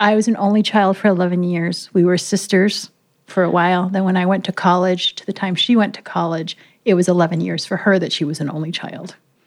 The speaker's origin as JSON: {"language": "English", "region": "Indiana", "country": "United States", "tie": "born or raised there", "said": "Yeah. I grew up in Indiana."}